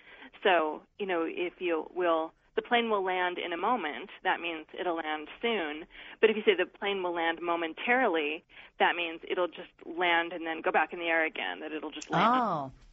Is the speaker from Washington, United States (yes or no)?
yes; Seattle, Washington, United States; Oh, I grew up in Seattle.